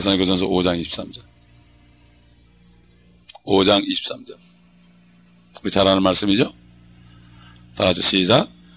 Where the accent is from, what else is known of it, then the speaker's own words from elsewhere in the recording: South Korea; 우리 같은 경우는 한국 사람으로서 또 특별히 그거 지킬 게 있잖아요.